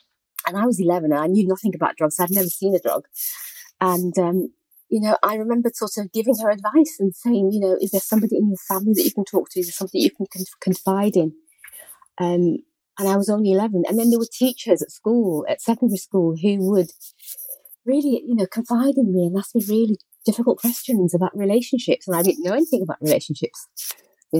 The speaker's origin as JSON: {"language": "English", "town": "Manchester", "region": "North West England", "country": "United Kingdom", "tie": "born or raised there", "lives_now": "London, United Kingdom", "said": "I grew up in Manchester and I moved to London in my 20s."}